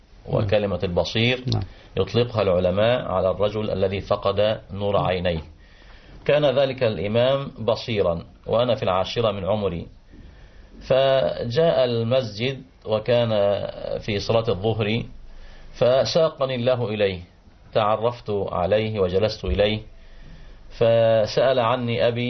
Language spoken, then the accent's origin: Arabic; Al-Shin, Gharbia, Egypt; أعمل إماما وخطيبا في أوقاف الغربية بمسجد النور في قريتي الشين.